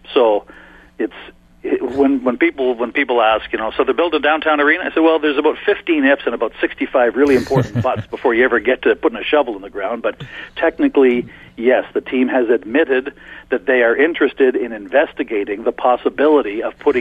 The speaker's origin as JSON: {"language": "English", "town": "Warren", "region": "Manitoba", "country": "Canada", "tie": "born or raised there", "moved": "yes", "lives_now": "Ottawa, Canada", "said": "I moved from Winnipeg, where I grew up. You know, I'm a Winnipeg boy. I grew up just outside of Winnipeg in Warren, Manitoba. I moved to Ottawa in 1983. So I'm now 30 plus years here."}